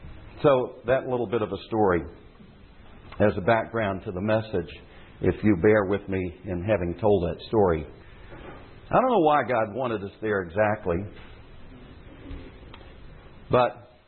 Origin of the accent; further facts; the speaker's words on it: Alexandria, Louisiana, United States; we're from Alexandria and we're here to pick people up with the convoy in front of us here.